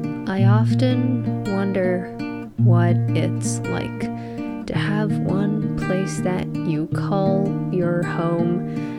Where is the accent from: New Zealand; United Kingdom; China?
China; also born or lived in Illinois; now in Ohio, United States; But I wouldn't call Northbrook my hometown, because my life in China is where my roots are.